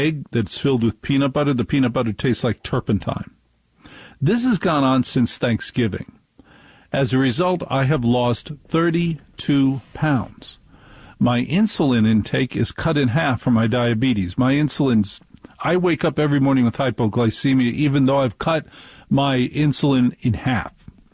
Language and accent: English; New Jersey, United States; I'm from Jersey. We eat hot dogs with ketchup.